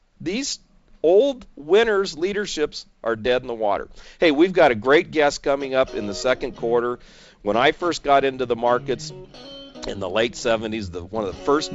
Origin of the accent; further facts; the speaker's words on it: San Diego, California, United States; I grew up with many in the Point Loma area. We used to have a big tuna industry in San Diego. And I grew up right in the midst of it all.